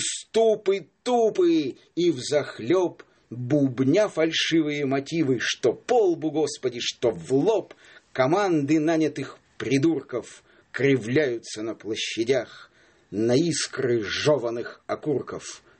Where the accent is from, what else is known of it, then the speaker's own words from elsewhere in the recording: Yekaterinburg, Sverdlovsk Oblast, Russia; moved away as an adult; Родился в Екатеринбурге в 53-м году и 37 лет там прожил.